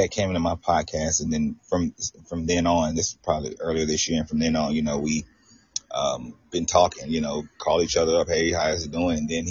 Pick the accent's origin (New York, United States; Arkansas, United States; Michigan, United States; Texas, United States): Texas, United States; now in Florida, United States; I'm from Florida. I was born in Texas and raised in Texas